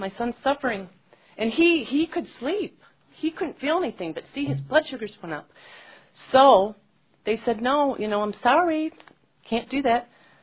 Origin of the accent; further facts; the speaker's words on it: Dexter, United States; I'm from Dexter.